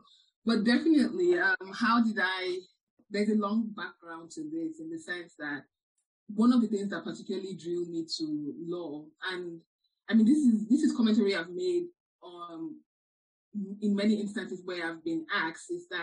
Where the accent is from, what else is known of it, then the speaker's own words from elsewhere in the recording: Nigeria; Some of it is because I'm a Nigerian kid, and like, your parents sort of assign from birth what the child will be.